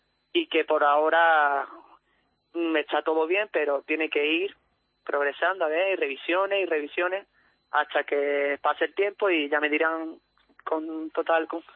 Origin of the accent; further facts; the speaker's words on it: Málaga, Andalusia, Spain; Pero mi Málaga, vaya, mi Málaga, si juega Madrid-Málaga, que gane el de mi tierra.